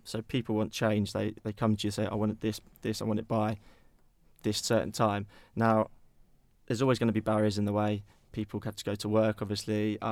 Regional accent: Cambourne, East of England, United Kingdom; also born or lived in Hertfordshire; Moved to Camborne area when I was about 10, originally from Hertfordshire.

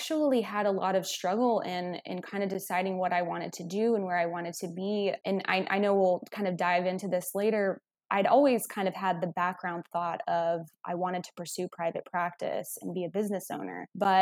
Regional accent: Texas, United States; Yeah, so I grew up in Central Texas and I attended the Texas A&M University

